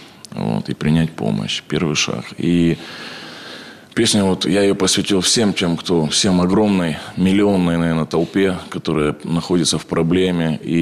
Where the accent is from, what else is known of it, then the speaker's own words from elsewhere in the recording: Ukraine; now in Saint Petersburg, Russia; Это было в Украине. Реабилитацию прошел в Украине, сам родом оттуда.